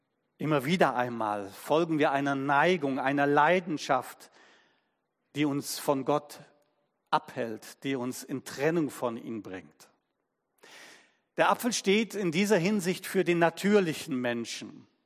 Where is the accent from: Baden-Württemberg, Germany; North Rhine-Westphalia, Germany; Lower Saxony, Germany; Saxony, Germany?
North Rhine-Westphalia, Germany; Cologne; born there; Ich bin ja in Köln geboren.